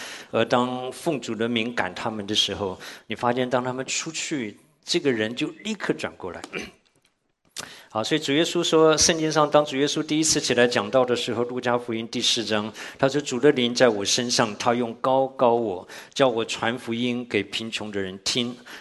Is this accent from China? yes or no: no; Taiwan; 我们小的时候在我所在的眷村